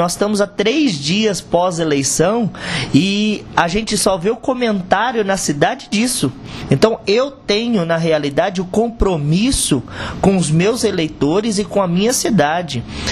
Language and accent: Portuguese; Tupã, São Paulo, Brazil; porque eu sou da cidade de Tupã.